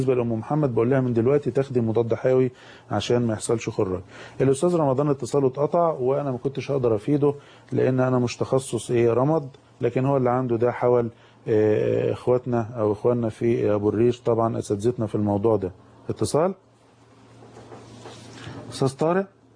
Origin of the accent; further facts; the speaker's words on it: Egypt; احنا كمصريين